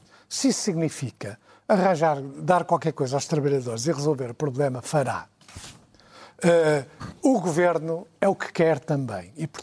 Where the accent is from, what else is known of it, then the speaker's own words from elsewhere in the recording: Porto, Norte, Portugal; eu digo aqui no Porto porque eu sou do Porto.